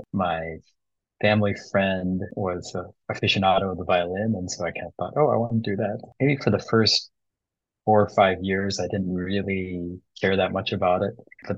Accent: United States; first language Bengali; English is a second language; Actually, my first language, even though I grew up in the States, was Bengali.

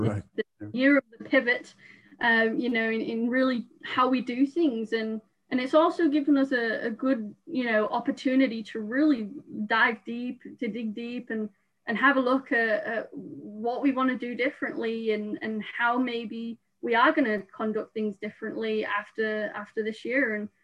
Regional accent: Richmond, Yorkshire and the Humber, United Kingdom; now in United States; so I am from England, and Richmond is really in the northeast of England, and I don't have any family in the States.

